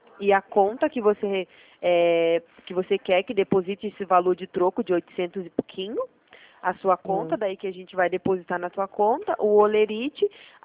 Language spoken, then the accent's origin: Portuguese; Pará, Brazil; now in Curitiba, Brazil; Eu sou do Pará, eu moro aqui em Curitiba agora.